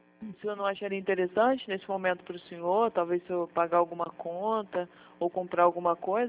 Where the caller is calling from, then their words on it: Rio de Janeiro, Brazil; Nós somos do Rio de Janeiro.